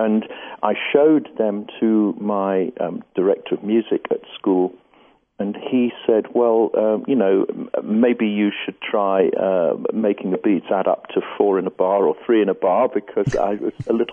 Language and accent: English; London, United Kingdom; born there; I was born in London.